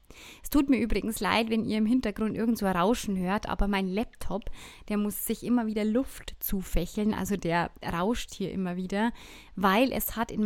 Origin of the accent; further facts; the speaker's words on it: Bavaria, Germany; ich komme ja aus dem Bayerischen Wald